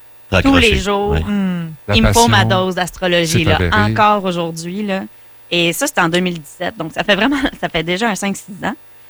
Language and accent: French; Nicolet, Quebec, Canada; born there; Oui, ben en fait, je suis née à Nicolet. Mon bureau est encore à Nicolet. Et sinon, je suis résidente de Saint-Wenceslas.